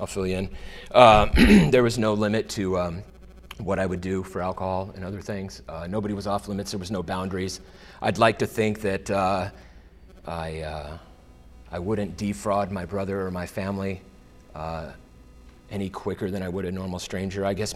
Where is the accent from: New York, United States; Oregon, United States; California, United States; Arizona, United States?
California, United States; I grew up in Southern California. I had a silver spoon in my mouth.